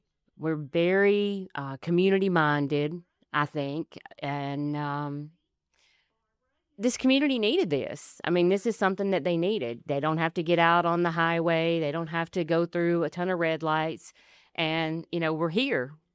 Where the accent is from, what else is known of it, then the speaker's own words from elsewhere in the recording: Killen, Alabama, United States; Well, I love the area. I grew up in Killen, so I was familiar with Athens my whole life.